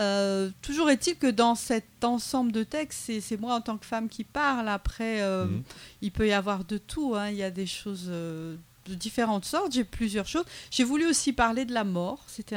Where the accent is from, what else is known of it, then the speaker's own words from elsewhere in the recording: Réunion, France; born there; j'ai un créole très pauvre. Je parle créole parce que je suis née à La Réunion.